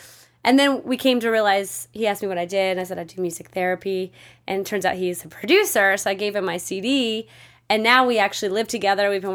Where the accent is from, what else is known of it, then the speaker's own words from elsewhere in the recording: Colorado, United States; I'm from Colorado, so I don't really know anything about the ocean.